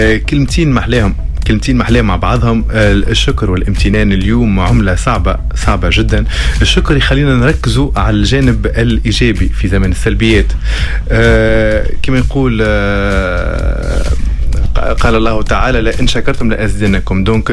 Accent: Tataouine, Tataouine Governorate, Tunisia; accent: Tataouine dialect; نحب لهجتنا تطاوينية على الاخر، نحب نمشي نسمعها. دونك كي نغمض عيني نحس روحي في في في تطاوين وانتوغي بالعائلة والانتوغاج نتاعي.

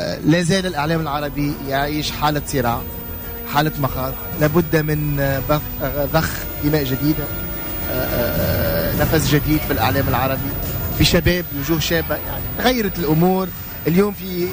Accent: Tunisia; مشكلة الستركتور اللي عندنا في تونس

